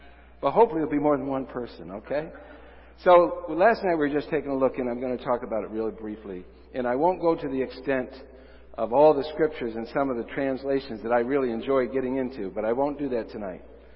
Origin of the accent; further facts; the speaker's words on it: Geneva, New York, United States; I grew up in the Finger Lakes region, so I grew up in a little south of Geneva, New York. It's on the northern tip of Seneca Lake.